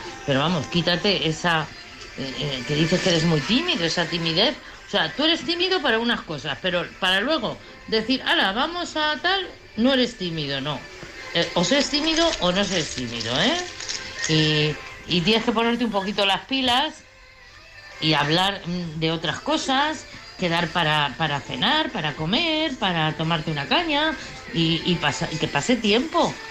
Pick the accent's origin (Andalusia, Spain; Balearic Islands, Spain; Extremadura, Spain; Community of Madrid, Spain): Community of Madrid, Spain; Madrid; de Madrid, ya lo sabéis que soy de Madrid.